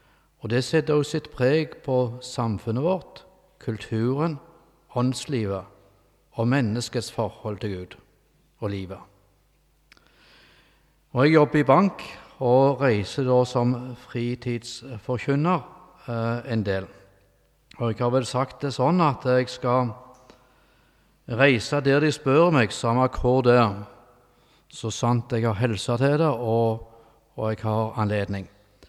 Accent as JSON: {"language": "Norwegian", "region": "Western Norway", "country": "Norway", "said": "Jeg er fra Vestlandet. Jeg bor i Sandnes"}